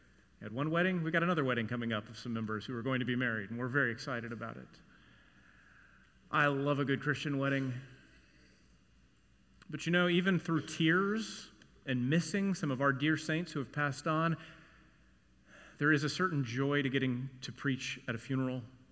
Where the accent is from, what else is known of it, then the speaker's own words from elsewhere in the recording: Texas, United States; I learned a song, as you know, when I came here from Texas.